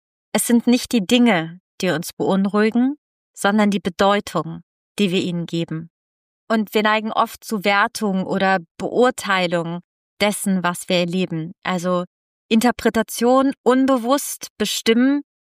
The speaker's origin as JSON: {"language": "German", "country": "Italy", "second_language": "German", "said": "Ich komme aus Italien"}